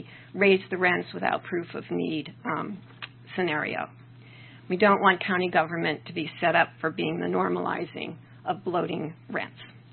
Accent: Exeter, New Hampshire, United States; I'm from Exeter

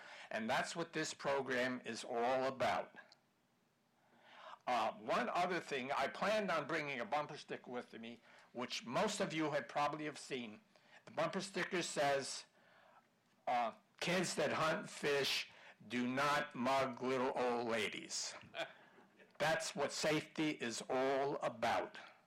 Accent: Bloomington, United States; Thank you again. I'm from Bloomington, like I said before.

